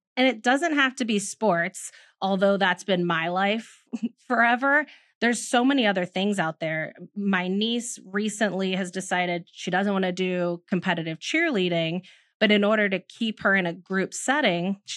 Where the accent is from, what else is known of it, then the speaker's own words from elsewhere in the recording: Louisiana, United States; So we're not from the bayou. We kind of grew up city side. So I'm just a quick suburb away from New Orleans.